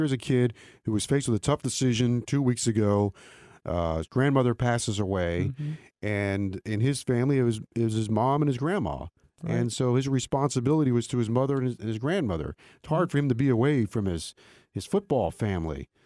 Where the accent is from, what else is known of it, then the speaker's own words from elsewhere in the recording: Riviera Beach, Florida, United States; This kid, so, you know, I'm from Riviera Beach, and he's trying to make them proud. We're known for our big hitting.